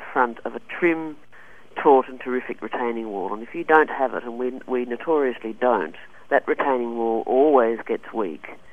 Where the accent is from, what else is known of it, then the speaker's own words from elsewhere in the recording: Sydney, New South Wales, Australia; Growing up in Sydney